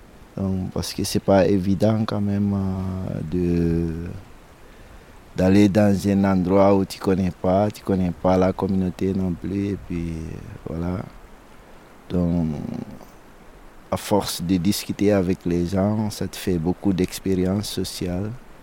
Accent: Guinea; Je viens de la Guinée-Conakry, en Afrique de l'Ouest.

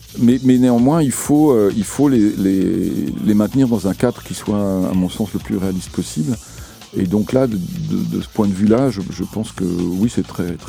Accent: Brittany, France; je suis pas baptisé, moi je tiens à préciser, je suis né en Centre-Bretagne, mais non baptisé, ce qui était assez rare dans le coin d'où je viens.

